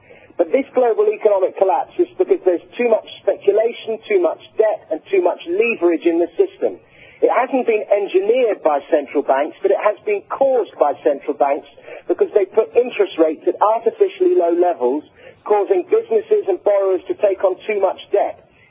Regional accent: England, United Kingdom; as an Englishman

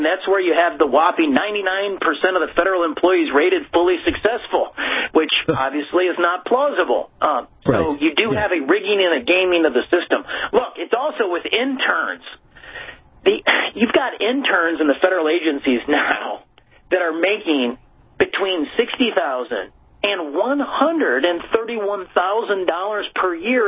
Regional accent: Illinois, United States; But, I'm from Illinois. It's the Super Bowl of corruption.

